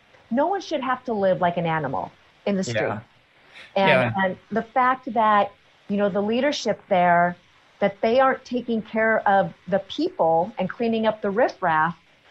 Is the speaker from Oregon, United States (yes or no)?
yes; Portland, Oregon, United States; I was in Portland over the holidays, and it was, I mean, that was my hometown.